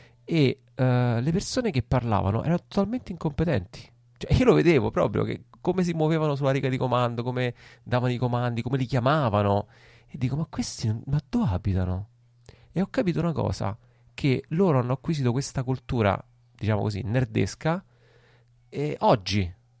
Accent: Rome, Lazio, Italy; io sono romano, mio nonno è siciliano, è chiaro che il mio è più un vissuto, diciamo, del sud.

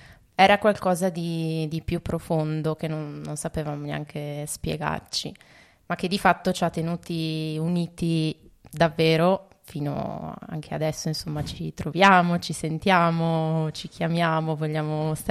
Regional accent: Vicenza, Veneto, Italy; now in Basilicata, Italy; E vengo da Vicenza, dal profondo nord

